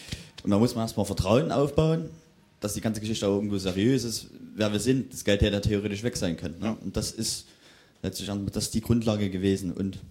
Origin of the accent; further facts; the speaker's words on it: Saxony, Germany; ich bin aus Mittelsachsen. Deswegen, nee, ganz stolz.